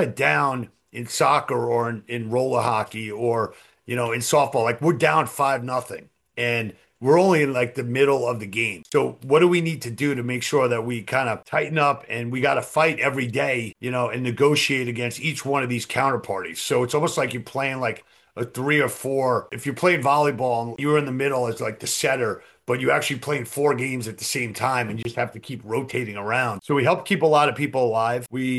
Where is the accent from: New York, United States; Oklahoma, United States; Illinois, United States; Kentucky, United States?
New York, United States; I'm from New York and I try to speak slower than I used to.